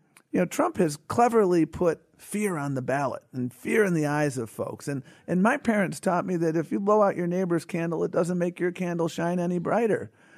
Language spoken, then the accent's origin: English; Buffalo, New York, United States; When I was a kid growing up in Buffalo, if you were a baggage handler for Eastern Airlines, you had a middle-class job.